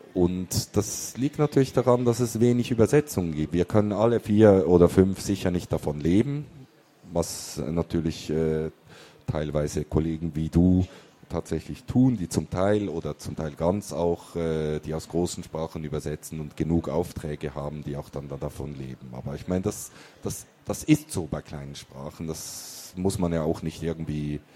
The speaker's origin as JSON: {"language": "German", "country": "Switzerland", "said": "Als Schweizer spricht man eigentlich nie Deutsch in diesem umgangssprachlichen Ton."}